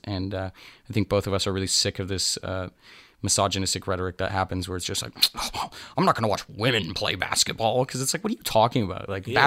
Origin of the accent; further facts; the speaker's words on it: Toronto, Ontario, Canada; I come from Toronto. Toronto, Ontario. Goat City.